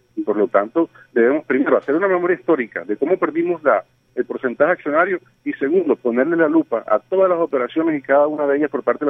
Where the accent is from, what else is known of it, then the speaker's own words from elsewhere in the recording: Barranquilla, Atlántico, Colombia; es que nosotros como ciudadanos, como barranquilleros y sobre todo como concejales